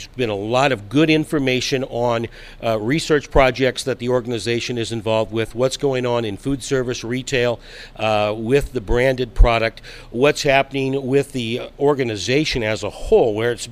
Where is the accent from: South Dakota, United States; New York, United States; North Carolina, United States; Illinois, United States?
South Dakota, United States; going back to when I was growing up in South Dakota